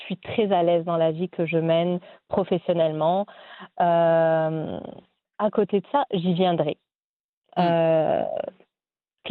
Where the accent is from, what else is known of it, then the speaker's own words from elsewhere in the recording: Annecy, Auvergne-Rhône-Alpes, France; now in Morocco; je venais de France, oui, mais d'Annecy, qui est à côté de la Suisse, donc avec une culture quand même très rigoureuse, très carrée. Et là, j'ai débarqué à Casablanca avant d'atterrir à Rabat